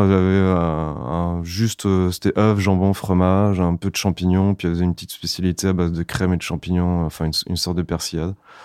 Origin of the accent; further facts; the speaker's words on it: Saint-Malo, Brittany, France; comme je viens de Saint-Malo, c'est une ville où il y a beaucoup de crêperies